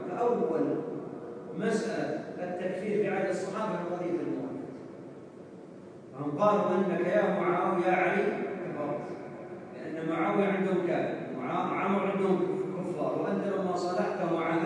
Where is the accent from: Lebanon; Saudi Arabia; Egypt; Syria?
Saudi Arabia; يعني عندنا في السعودية الذين فجروا عندنا وحملوا السلاح